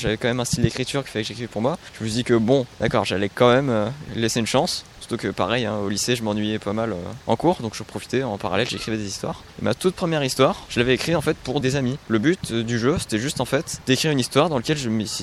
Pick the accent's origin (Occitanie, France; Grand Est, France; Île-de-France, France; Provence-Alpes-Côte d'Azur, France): Provence-Alpes-Côte d'Azur, France; Sisteron; Oh bah je viens de Tisteron en fait, tout simplement. Je suis vraiment pas loin d'ici